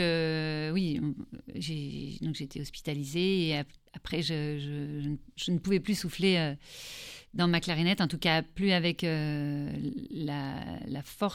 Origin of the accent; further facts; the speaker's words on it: Auvergne-Rhône-Alpes, France; moved away as an adult; now in Paris, France; c'est après quand j'ai quitté l'Auvergne, je me suis retrouvée à Paris et j'ai présenté plusieurs concours pour rentrer dans plusieurs classes.